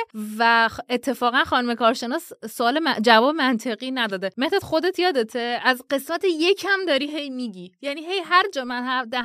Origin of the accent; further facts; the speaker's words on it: Iran; منم خب به هر حال دارم از ایران میام دیگه